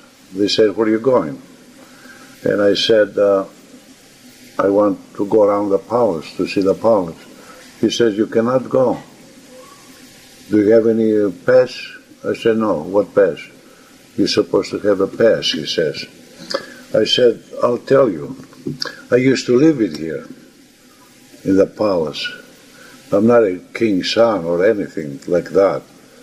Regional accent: Greece; moved away as an adult; now in United States; was there in the United States from 1951, and we decide to take the family and take them to Greece to see my hometown, my family.

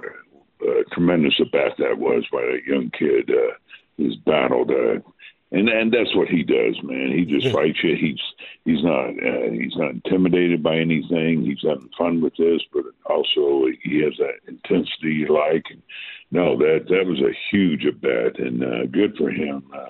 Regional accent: East Coast, United States; I grew up on the East Coast and, was here in the West Coast

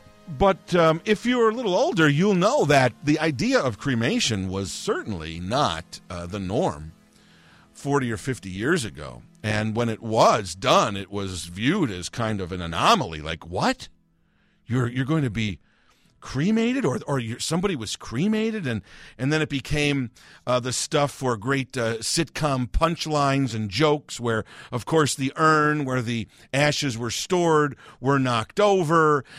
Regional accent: Chicago, Illinois, United States; obviously I was born and raised here in Chicago and have lived here my whole life, so I said I would like a piece of me here sprinkled somewhere in the city.

